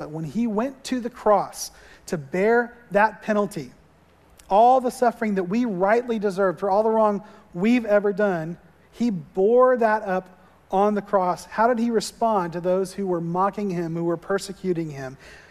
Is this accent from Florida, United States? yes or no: yes; Florida, United States; The first time that I ever saw snow, growing up in Florida, we didn't see real snow ever.